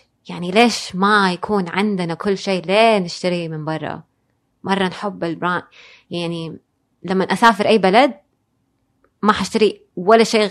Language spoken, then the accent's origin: Arabic; Hejaz, Saudi Arabia; إحنا عندنا في الحجاز لازم في الأفراح سكر نبات وهيل وفوفل وقرنفل